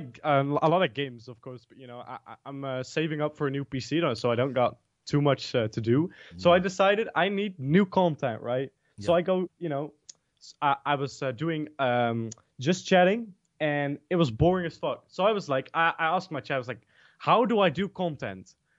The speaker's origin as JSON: {"language": "English", "country": "Netherlands", "said": "I'm from the Netherlands."}